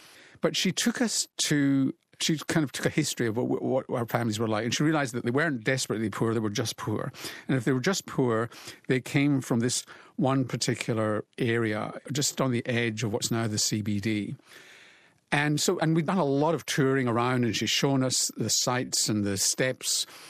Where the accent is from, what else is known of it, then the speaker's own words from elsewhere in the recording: United Kingdom; there's a group of guys that I grew up with in Britain who spread all over the world.